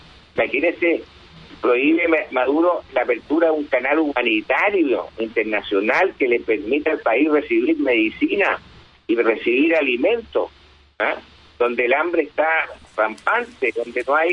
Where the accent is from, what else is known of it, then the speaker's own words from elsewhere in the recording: Chile; como latinoamericanos y como chilenos.